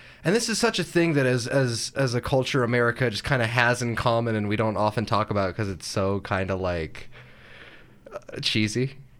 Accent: United States; So, as an American, I love burgers.

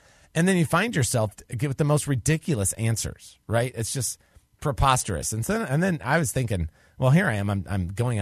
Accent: North Carolina, United States; this is specific to you on the Truth Radio Network here in North Carolina, which is my home state.

